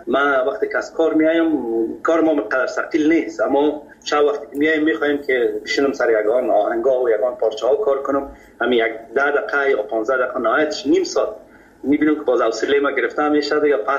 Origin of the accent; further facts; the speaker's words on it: Kabul, Afghanistan; born or raised there